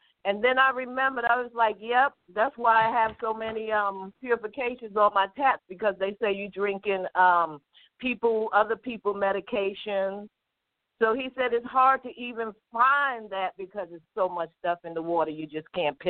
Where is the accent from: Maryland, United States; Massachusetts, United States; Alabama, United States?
Maryland, United States; Baltimore; I'm from Baltimore, Maryland. I'm kind of up in age, so I don't know too much about this young Pharaoh.